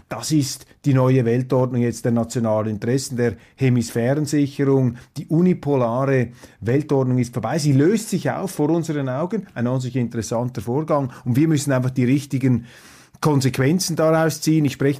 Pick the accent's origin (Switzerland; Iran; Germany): Switzerland; da plädiere ich als Schweizer natürlich für die Aufrechterhaltung der Neutralität